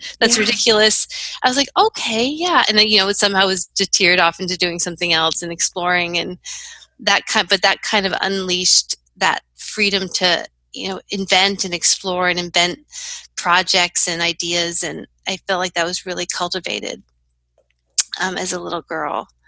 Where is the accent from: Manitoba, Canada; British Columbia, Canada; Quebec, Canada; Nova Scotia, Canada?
Quebec, Canada; Montreal; born there; I was born in Montreal, Quebec, and I was 1975, so it was in the mid-70s.